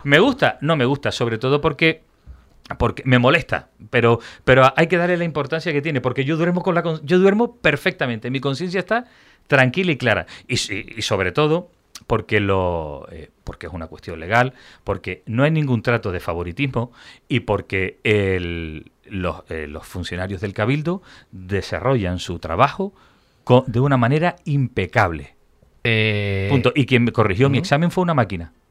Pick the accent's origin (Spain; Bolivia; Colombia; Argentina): Spain; Soy español y cumplo, por lo tanto, no hay ningún problema.